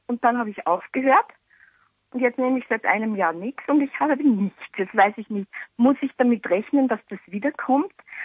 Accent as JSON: {"language": "German", "town": "Linz", "region": "Upper Austria", "country": "Austria", "said": "Ich bin aus Linz."}